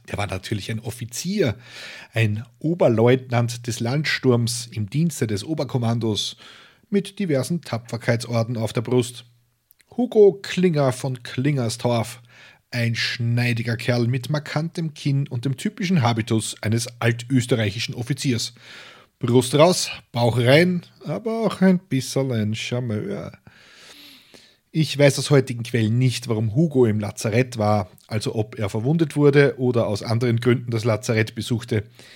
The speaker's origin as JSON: {"language": "German", "region": "Lower Austria", "country": "Austria", "tie": "born or raised there", "said": "man im Waldviertel immer noch als Herr und Frau Baron angesprochen. Das ist übrigens bis heute so. Ich bin in der Nähe aufgewachsen"}